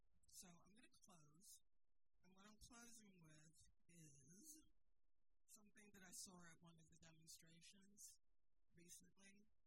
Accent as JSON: {"language": "English", "country": "United Kingdom", "tie": "born or raised there", "lives_now": "New York, United States", "said": "I was raised in the United Kingdom, and so I knew what it was like to live in a very white community"}